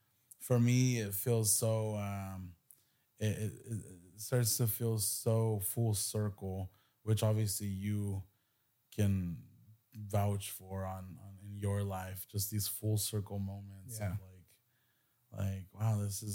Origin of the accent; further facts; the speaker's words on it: Hanford, California, United States; now in Los Angeles, United States; the skits that I do are really just everything as I saw, as I always saw through my eyes in my life growing up